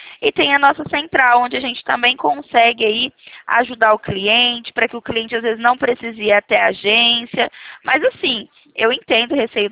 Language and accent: Portuguese; São Paulo, Brazil; Eu sou aqui da cidade de São Paulo.